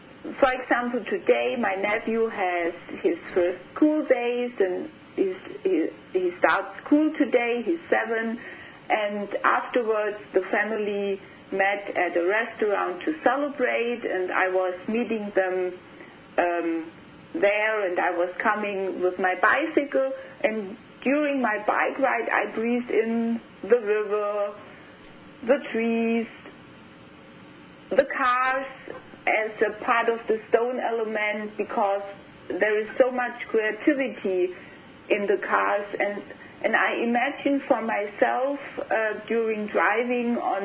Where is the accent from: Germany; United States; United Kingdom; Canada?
Germany; English is a second language; Because I'm from Germany.